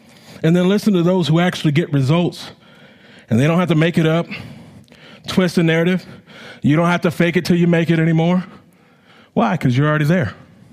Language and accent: English; California, United States; You know, growing up in California, I didn't like driving the highways. We have Highway 101.